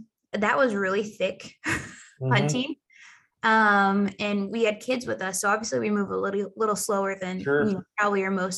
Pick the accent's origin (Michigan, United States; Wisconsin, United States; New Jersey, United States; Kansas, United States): Kansas, United States; So I grew up in Southwest Kansas, so I know the wind blows like no other.